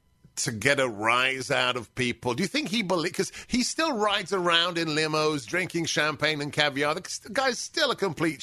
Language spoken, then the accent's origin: English; England, United Kingdom; And by the way, is dude, I'm from England. I know the accent is fake.